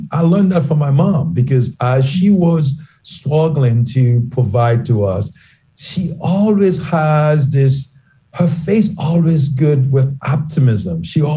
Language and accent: English; Haiti; moved away as an adult; my patriotism about this country is based on the fact that I was Haitian, based on the fact that I grew up 20 years in Haiti and realized the possibility of this thing.